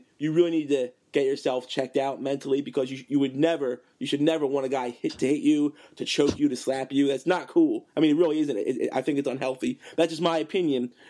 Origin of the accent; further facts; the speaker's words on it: Toronto, Ontario, Canada; I'm from the Big Smoke, baby.